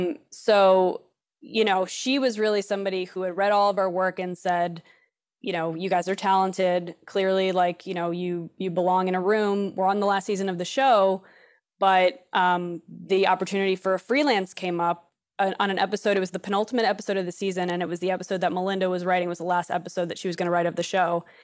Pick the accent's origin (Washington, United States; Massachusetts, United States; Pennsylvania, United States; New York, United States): New York, United States; I lived in New York. I'm from New York. So I was in the city and I didn't want to leave.